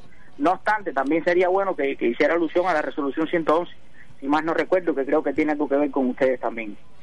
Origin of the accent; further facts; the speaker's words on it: Cuba; como decimos cubanos, arriba la bola.